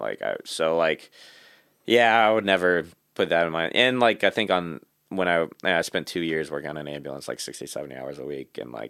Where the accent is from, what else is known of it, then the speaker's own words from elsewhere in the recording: Texas, United States; I grew up in South Texas, Southeast Texas. Especially East Texas is like a heavy hunting culture.